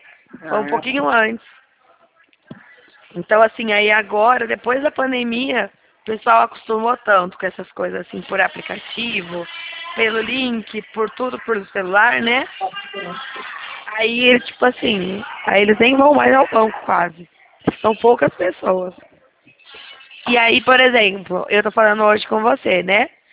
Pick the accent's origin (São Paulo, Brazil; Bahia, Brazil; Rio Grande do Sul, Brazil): São Paulo, Brazil; Dracena; Eu sou nascida e criada aqui em Dracena.